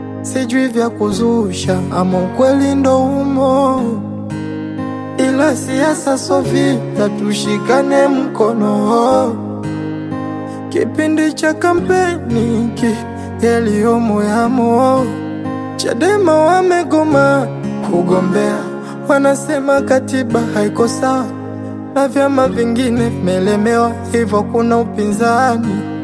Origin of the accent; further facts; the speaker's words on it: Tanzania; born there; Nimezaliwa hapa mi Tanzania.